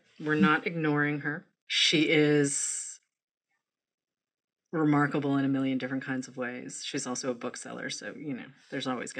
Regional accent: Boston, Massachusetts, United States; Where it doesn't matter whether I'm from Boston and you're from the tiny town that you're from.

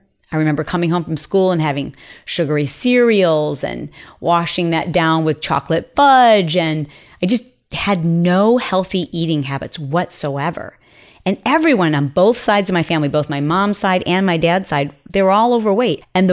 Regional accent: Midwest, United States; we grew up in the Midwest.

